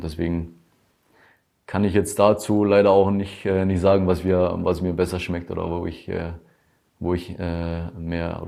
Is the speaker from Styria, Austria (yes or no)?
no; Tyrol, Austria; accent: Tyrolean; und auch in Tirol, wo ich herkomme, da redet man viele verschiedene Dialekte auch und wenn ich dann in meinem Dialekt da rede, verstehe mich selbst manchmal die Leute da vor Ort nicht, also in Tirol.